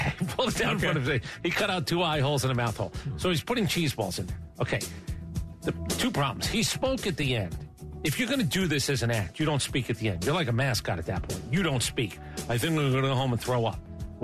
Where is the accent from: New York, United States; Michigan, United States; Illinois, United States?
New York, United States; Brooklyn; also born or lived in Staten Island / New Jersey; All right, I'm from New York, so I'm allowed to say this. I was born in Brooklyn. I was in Staten Island for enough time. Then I went to Jersey